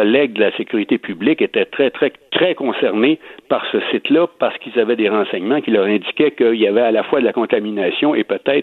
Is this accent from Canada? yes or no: yes; Nicolet, Quebec, Canada; je viens de Nicolette, où il y avait un champ d'expérimentation de tir au canon